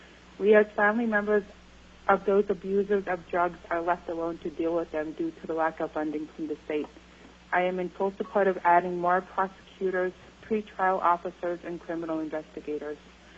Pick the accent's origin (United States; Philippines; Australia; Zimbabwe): United States; Alaska; from Aviagig, which is located at the headwaters of Lake Iliamna in the Vista Bay region.